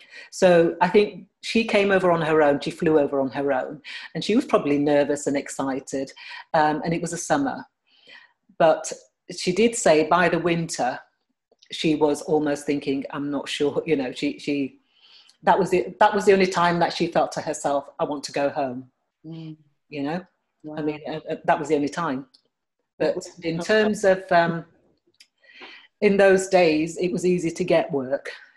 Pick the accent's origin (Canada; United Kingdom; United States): United Kingdom; Sheffield, Yorkshire and the Humber; eventually they moved up to Sheffield, which is my hometown.